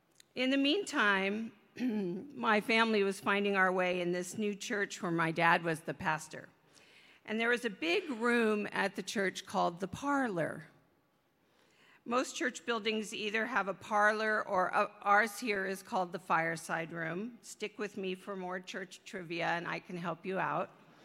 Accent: California, United States; also born or lived in Berkeley; My family and I moved from where I was raised in the San Joaquin Valley to Berkeley, California when I was in the sixth grade.

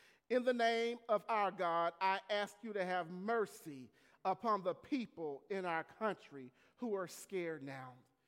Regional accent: Marshall, Texas, United States; who is a native of my hometown, Marshall, Texas, Mother Opal Lee.

